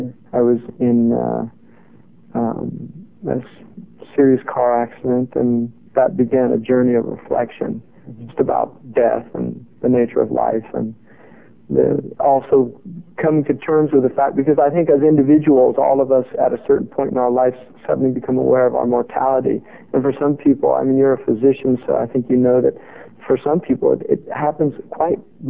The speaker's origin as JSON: {"language": "English", "region": "California", "country": "United States", "said": "Well, I'm originally from California."}